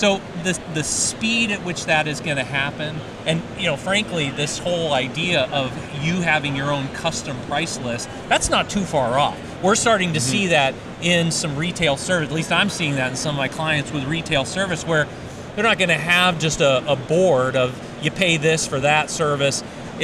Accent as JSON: {"language": "English", "town": "Denver", "region": "Colorado", "country": "United States", "said": "You know, I'm from Denver, Colorado, and we have ski resorts"}